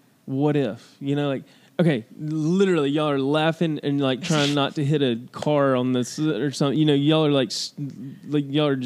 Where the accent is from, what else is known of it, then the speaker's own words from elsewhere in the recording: Birmingham, Alabama, United States; We're from Birmingham, Alabama.